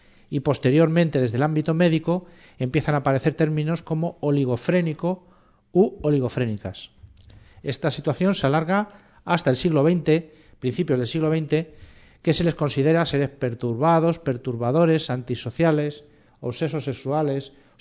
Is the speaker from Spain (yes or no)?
yes; Leganés, Community of Madrid, Spain; vivía yo aquí en Leganés, además, pues yo me crié en Leganés.